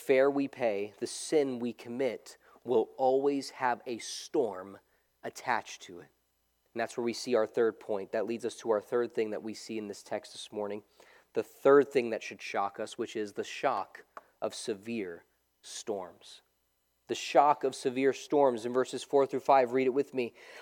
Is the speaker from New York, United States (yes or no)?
yes; New York City, New York, United States; I grew up close to New Jersey. I grew up in New York City, and I was there to actually see the untold damage that was done by Hurricane Sandy when it hit.